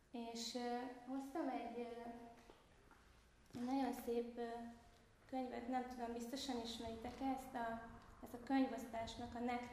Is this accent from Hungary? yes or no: yes; Budapest, Hungary; És hát én vérbeli pesti gyerek vagyok